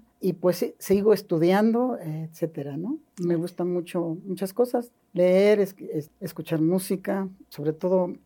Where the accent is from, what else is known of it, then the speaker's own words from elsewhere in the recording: Mexico City, Mexico; moved away as an adult; now in Cuernavaca, Mexico; Soy originaria de la Ciudad de México, sí.